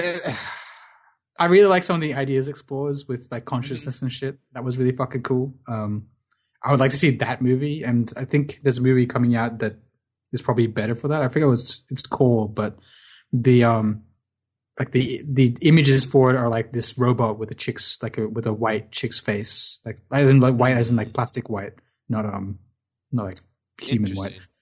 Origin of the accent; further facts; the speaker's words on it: Australia; But geez, it's as an Australian, fucking, oh my god, Hugh Jackman's performance was so cringeworthy.